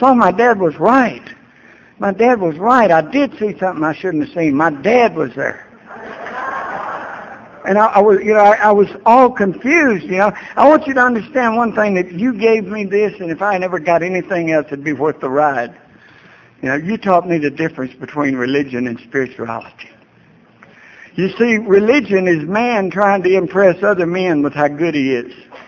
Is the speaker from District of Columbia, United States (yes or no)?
no; Georgia, United States; I grew up in South Georgia, you know, and I mean, I grew up in the Baptist church